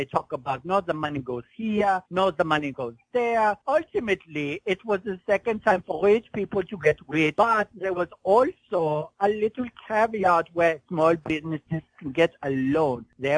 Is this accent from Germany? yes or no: yes; Germany; Growing up in Germany in the World War II, I'm not so sure if the world has read the history on privilege.